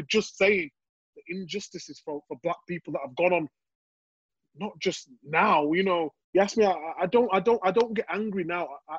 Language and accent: English; Leeds, Yorkshire and the Humber, United Kingdom; What I've been through, growing up in Leeds and Chapel Town, that plane flying over was nothing.